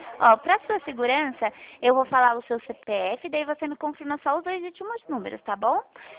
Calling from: Bragança Paulista, São Paulo, Brazil; eu falo daqui de Bragança Paulista, interior de São Paulo, tá bom?

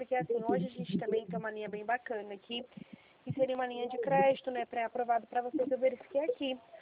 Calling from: São Paulo, Brazil; eu falo aqui de São Paulo, tá?

